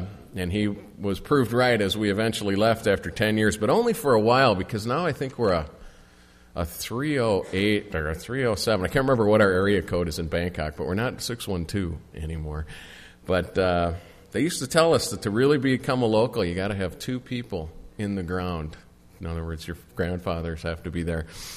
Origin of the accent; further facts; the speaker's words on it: Minnesota, United States; I grew up in the Twin Cities.